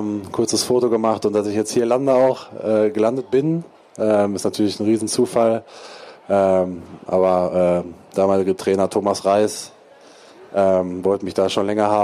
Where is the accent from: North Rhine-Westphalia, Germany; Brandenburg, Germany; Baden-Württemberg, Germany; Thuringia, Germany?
North Rhine-Westphalia, Germany; also born or lived in Ruhr, Germany; ich komme aus dem Sauerland, ist auch nicht weit